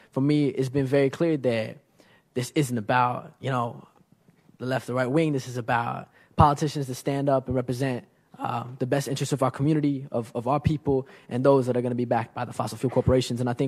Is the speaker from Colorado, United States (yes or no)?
yes; Colorado, United States; when I was a little kid, growing up, I continued to see that growing up in Colorado, where we experience a lot of impacts from natural gas extraction